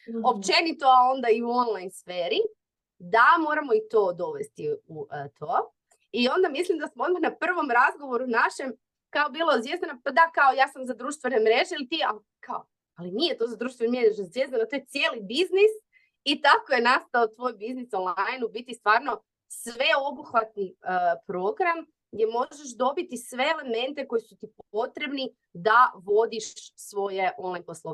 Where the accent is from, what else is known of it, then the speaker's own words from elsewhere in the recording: Pula, Istria County, Croatia; dolazim iz Pule.